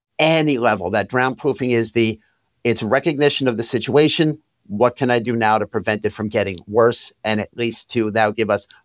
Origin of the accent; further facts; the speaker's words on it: Long Island, New York, United States; I'm from Long Island, maybe not the new one.